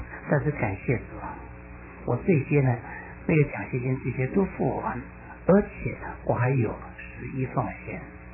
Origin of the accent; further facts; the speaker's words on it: Xiamen, Fujian, China; 那个董事长呢是我们的朋友，也是我们厦门人呢。